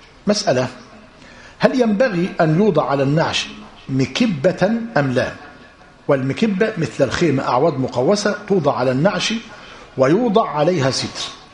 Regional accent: Najd, Saudi Arabia; وعندنا في نجد لا يخصصون مصلى الجنائز بل الجنائز يؤتى بها إلى المساجد،

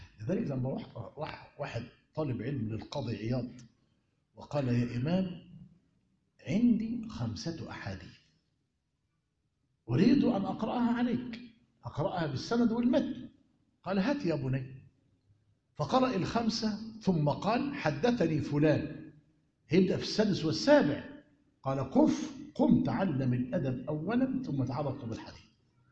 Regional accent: Egypt; هي طبعا في إشكالية كبيرة عندنا في مصر

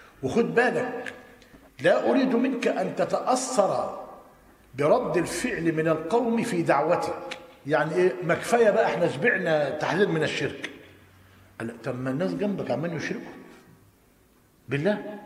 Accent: Tanta, Gharbia, Egypt; عندنا في طنطا أنا قريب منه،

